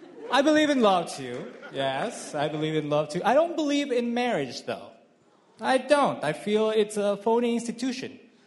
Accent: Ecuador; I'm a comedian from Ecuador.

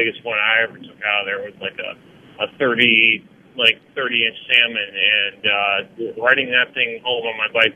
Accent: Cudahy, Wisconsin, United States; when I was a kid growing up in Cudahy, I used to ride my bike down to a stream in South Milwaukee along Oak Creek Parkway

